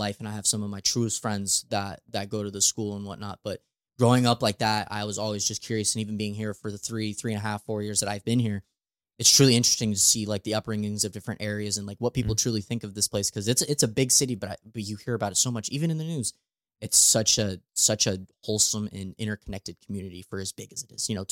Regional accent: Pueblo, Colorado, United States; when I tell people not from Colorado, they're like, where'd you grow up? It's like, Pueblo's like, oh, well, like how big was it?

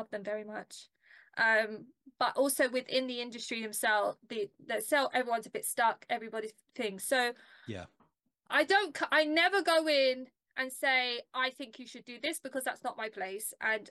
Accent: London, United Kingdom; I mean, I'm from South London. There is no manufacturing around here.

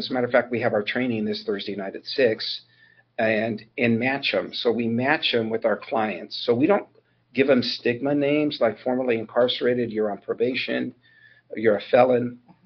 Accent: California, United States; also born or lived in Chandler, Arizona; and I was born in Chandler, Arizona. And so I come from immigrant parents from Mexico. I think I lived in Chandler for 3 months before they made the move to Northern California, where I grew up in a small town.

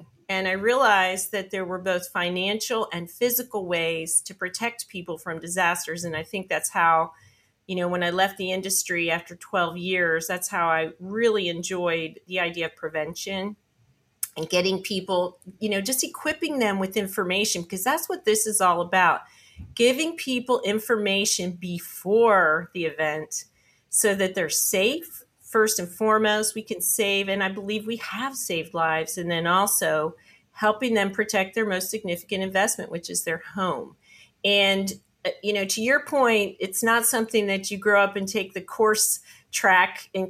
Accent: East Coast, United States; also born or lived in Florida; In my own personal story, I grew up on the East Coast of the U.S., the Delmarva, Maryland, Virginia, D.C., and then migrated when my father moved us down to Florida.

